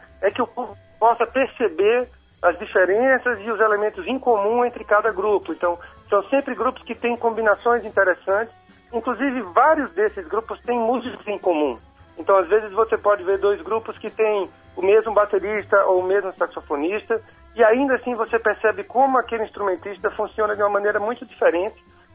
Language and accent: Portuguese; Maceió, Alagoas, Brazil; moved away; eu sou de Maceió, estou aqui há menos de 10 anos